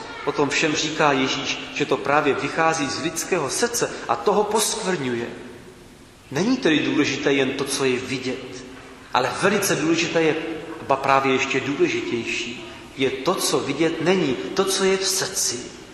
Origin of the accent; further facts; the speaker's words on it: Brno, South Moravian Region, Czechia; když jsem byl dítě, tak jsem obdivoval, v Brně byly takové lité chodníky na sídlišti